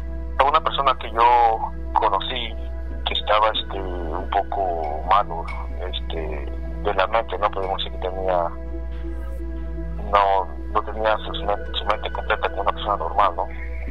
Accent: Chiapas, Mexico; Bueno, les comentaba que al menos de donde yo soy, ¿no? Yo soy de Chiapas

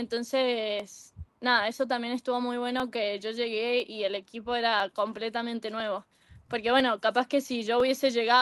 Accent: Mendoza, Argentina; now in Tucson, United States; todo el mundo que le digo que soy de Mendoza es lo primero que me dicen.

